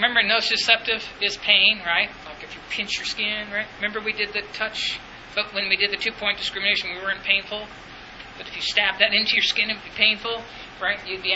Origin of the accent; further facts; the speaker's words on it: Sweetwater, Texas, United States; Sweetwater, you can all come to my hometown, West Texas.